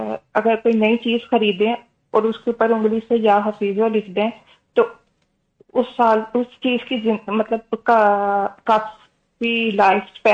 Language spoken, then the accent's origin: Urdu; Gujrat, Punjab, Pakistan; moved away; ہم پاکستان میں گجرات سے ہیں پیچھے سے نا